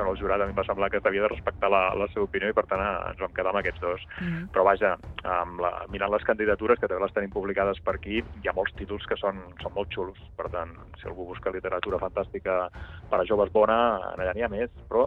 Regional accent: Figueres, Catalonia, Spain; perquè jo soc de Figueres i ell també

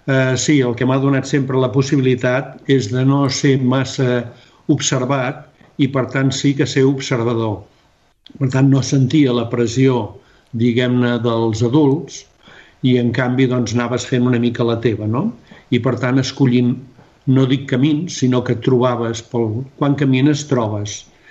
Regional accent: Sabadell, Catalonia, Spain; vaig néixer aquí a Sabadell, molt a prop d'on estic vivint. Creueltenc, diguem-ne, anava a dir de tota la vida, però no és cert perquè he donat bastantes voltes. Però vaig començar i he tornat al Born.

